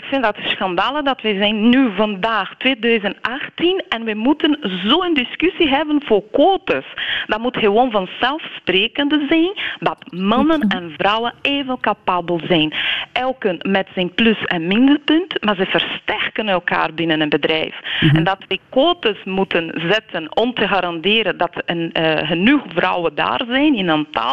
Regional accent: Brazil; Dutch is a second language; now in Belgium; Ik kom uit Brazilië

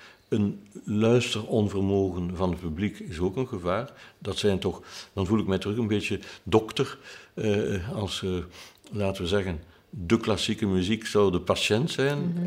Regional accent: Ghent, East Flanders, Belgium; born there; Neem nu mijn stad, mijn Gent, waar ik geboren ben.

